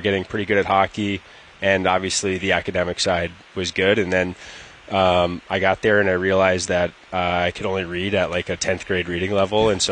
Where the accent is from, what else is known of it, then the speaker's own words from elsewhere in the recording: Minnesota, United States; I'm from Minnesota. I watched the Gophers every Friday and Saturday night.